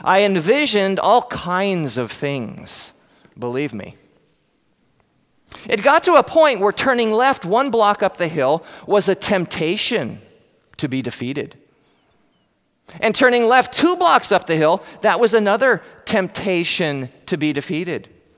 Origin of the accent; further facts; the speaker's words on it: Colfax, Washington, United States; Growing up in Colfax in the summer, I worked the wheat harvest for a farmer, driving truck, taking the harvested grain from the combine to the grain elevator